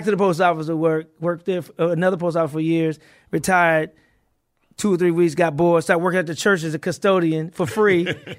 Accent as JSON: {"language": "English", "town": "St. Louis", "region": "Missouri", "country": "United States", "tie": "born or raised there", "also_born_or_lived": "New York", "said": "So we ended up moving to St. Louis. So I claimed St. Louis because I was there from age 7 to 23."}